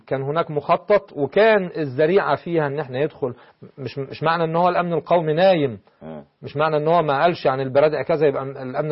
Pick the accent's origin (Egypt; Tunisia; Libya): Egypt; فانا من حقي كمصري